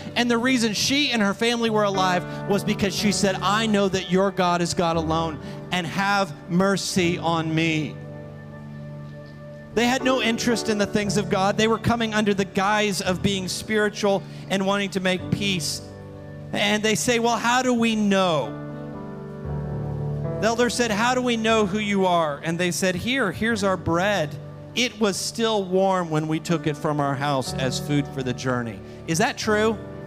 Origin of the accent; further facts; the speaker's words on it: Mount Orab, Ohio, United States; No, if you ask, where are you from? I'd say Mount Orab. Now, I'll tell you, when I was in Dallas, Texas a couple weeks ago and somebody said, where are you from? I didn't say Mount Orab because they don't know where Mount Orab is. I said, I'm from the Cincinnati area.